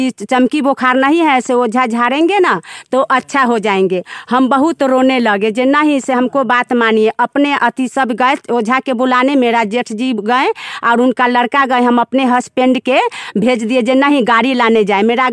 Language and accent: Hindi; Chausma, Bihar, India; मेरा ग्राम है चौसमा, पंचायत मधुबनी, पोस्ट पताही, प्रखंड मुसहरी, जिला मुजफ्फरपुर के रहने वाले हैं।